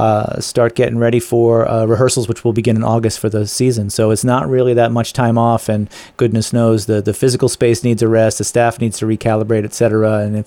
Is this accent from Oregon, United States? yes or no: no; Pawtucket, Rhode Island, United States; also born or lived in Smithfield, Rhode Island / New York City; No, I was born in Pawtucket and lived there for the better part of my childhood. Family moved to Smithfield, Rhode Island, where my parents still live.